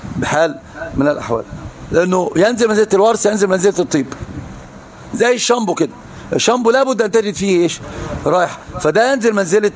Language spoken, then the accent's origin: Arabic; Upper Egypt, Egypt; فقلت أنا صعيدي أشد منك